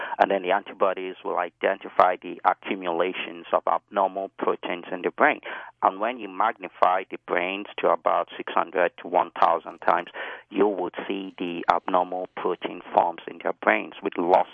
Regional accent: Nigeria; Ironically, originally I came from Nigeria.

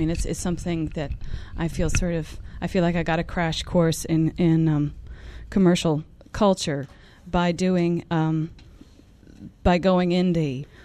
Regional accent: Chappaqua, New York, United States; I grew up in Chappaqua, New York, which is where the Clintons live now.

